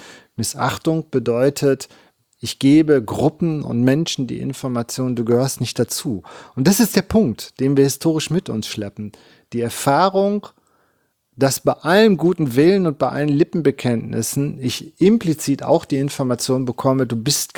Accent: East Germany, Germany; now in Bielefeld, Germany; Ich war ja im Osten und als ich nach Bielefeld gekommen bin, habe ich zur Verunsicherung meiner Studierenden immer gesagt, ich bin Ossi.

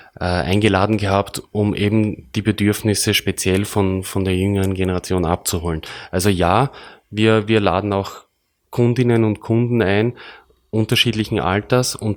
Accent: Burgenland, Austria; worauf wir als Burgenländer

